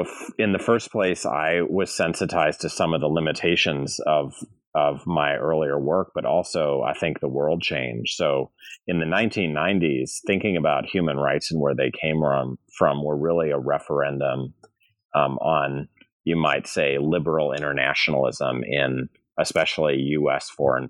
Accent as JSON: {"language": "English", "town": "St. Louis", "region": "Missouri", "country": "United States", "said": "I'm from St. Louis, Missouri, and I've been part of the academy for 20 years now, teaching at various schools."}